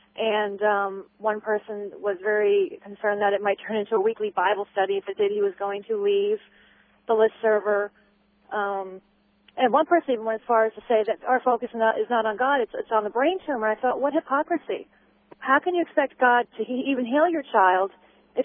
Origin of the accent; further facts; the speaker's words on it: United States; as an American, the socialized medicine definitely hits home to us.